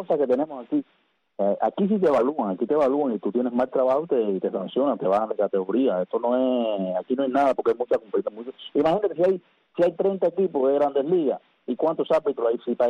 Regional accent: Cuba; moved away as an adult; now in United States; Salí de Cuba en el año 2007.

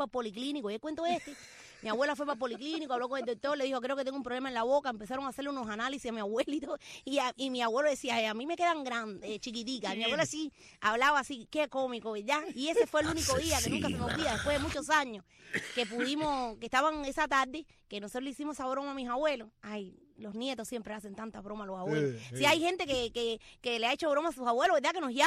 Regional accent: Cuba; tú sabes que soy cubana. Yo soy de Boyomanso, un pueblo bien chiquitico.

